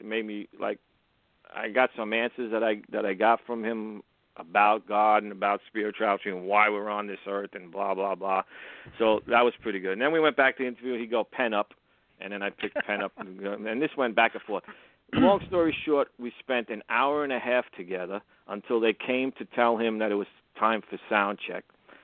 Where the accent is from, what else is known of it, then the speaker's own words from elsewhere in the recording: Brooklyn, New York, United States; I go, oh, I'm sorry. I go, I'm from New York, from Brooklyn, New York.